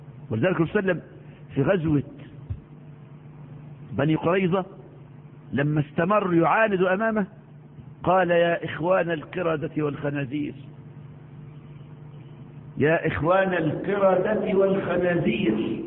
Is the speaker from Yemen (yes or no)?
no; Egypt; كل كتب الدراسة عندنا في مصر، ربنا تبع علينا هذا البلاء